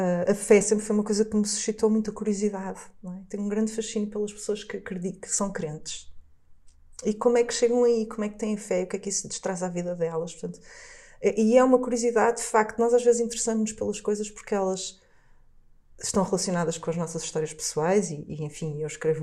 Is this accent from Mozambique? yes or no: no; Porto, Portugal; Eu sou do Porto, e os arredores do Porto realmente acabam por ser um território bastante diferente da cidade do Porto, não é?